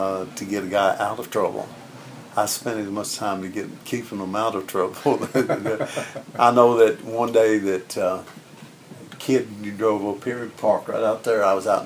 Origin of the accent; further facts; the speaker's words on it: Breckenridge, Texas, United States; born there; I was born in Breckenridge. Breckenridge, Texas.